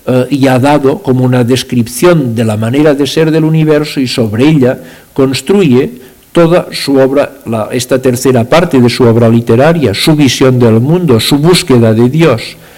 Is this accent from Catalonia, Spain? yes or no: yes; Sitges, Catalonia, Spain; Yo soy de Sitges, cerca de Barcelona